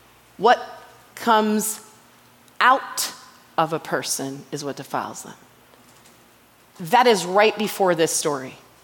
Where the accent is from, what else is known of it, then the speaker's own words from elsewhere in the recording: India; Culturally, growing up as an Indian person, that was something that was a very big insult. I remember you never said that Malayalam word out loud.